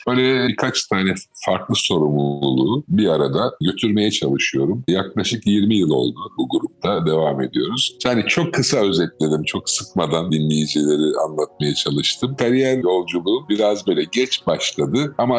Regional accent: Adana, Turkey; moved away as an adult; Ben Adana'da büyüdüm. Adana'da doğmadım ama Adana'da büyüdüm. Daha hayatımın ilk 29 yılında Adana'da yaşadım. Üniversite dahil olmak üzere tüm eğitimim orada geçti.

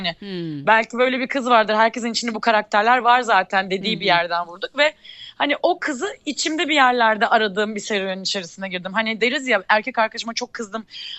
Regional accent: Black Sea Region, Turkey; Karadenizliyim bu arada.

